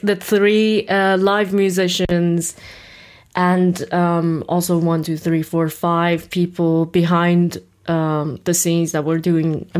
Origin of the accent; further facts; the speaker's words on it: Iran; English is a second language; now in Halle, Germany; I live in Halle, right? And I used to, like, I'm from Iran, and I used to do theater back in Iran as a child growing up.